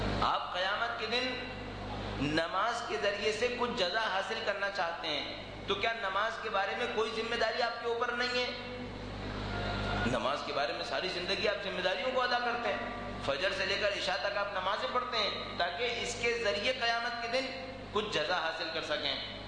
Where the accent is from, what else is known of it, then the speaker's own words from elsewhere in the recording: Pakistan; born there; میں پاکستان میں پیدا ہوا اس اعتبار سے مجھے پاکستانی کہا جاتا ہے